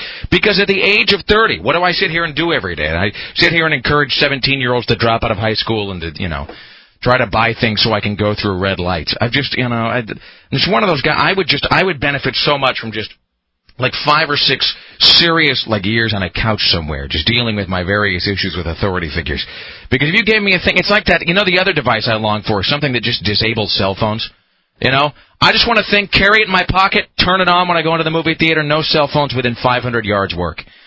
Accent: Washington, United States; So, I mean, yeah, just growing up in Washington, it was one of those things that you always just sort of assumed would be unsolved.

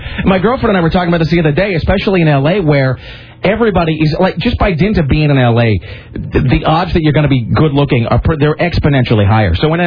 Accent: United States; I'm an American. I want the car to do work for me.

